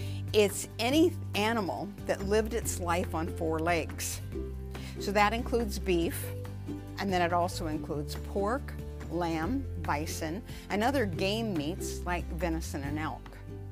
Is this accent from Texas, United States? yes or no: no; Oregon, United States; In preparing for this episode, I was reminded of growing up in Southern Oregon.